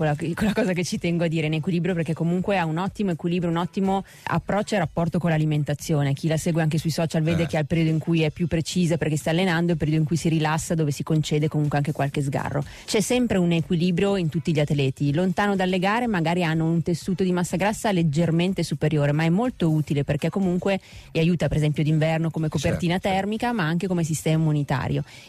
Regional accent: Venice, Veneto, Italy; perché dovevo correre nella mia Venezia, perché sono veneziana

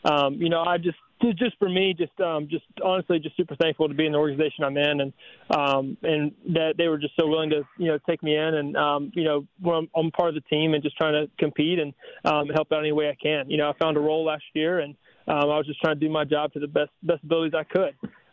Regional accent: Georgia, United States; Growing up in Georgia, for sure.

